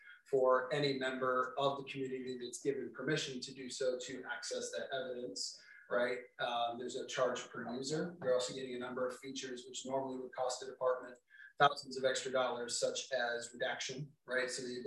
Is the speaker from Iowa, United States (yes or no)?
yes; Des Moines, Iowa, United States; Actually, I'm from Des Moines, not Minneapolis.